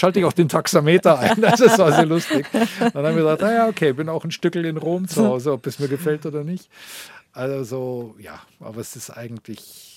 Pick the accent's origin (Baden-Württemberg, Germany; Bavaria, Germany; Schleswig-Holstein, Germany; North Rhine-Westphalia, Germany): Bavaria, Germany; Munich; München ist meine Heimatstadt, das ist gar keine Frage. Tel Aviv ist auch ein Stück Heimat.